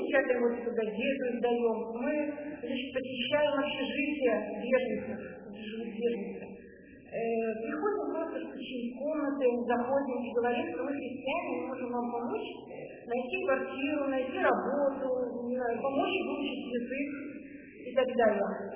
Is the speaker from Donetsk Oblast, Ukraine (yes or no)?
no; Lviv, Lviv Oblast, Ukraine; moved away; поскольку я сама приехала из Львова, моя родина Украина, Львов